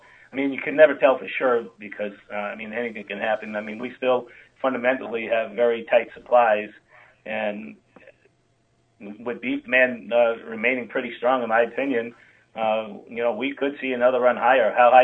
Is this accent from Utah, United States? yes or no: no; New York, United States; I'm actually from New York.